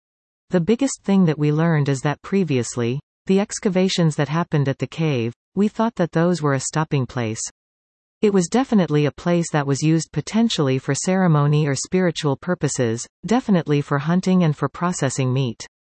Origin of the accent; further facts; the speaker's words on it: Dawson Creek, British Columbia, Canada; I was born and raised in Dawson Creek, very close to here